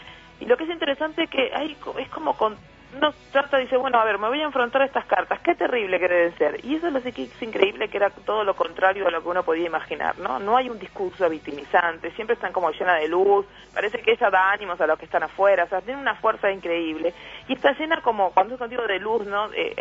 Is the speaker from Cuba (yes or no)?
yes; Cuba; Yo me crié en Cuba